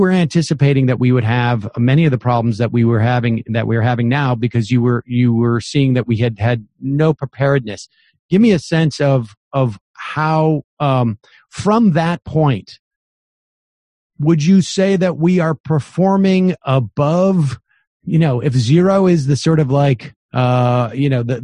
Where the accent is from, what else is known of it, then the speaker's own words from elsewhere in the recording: New York, United States; was sort of because I'm from New York.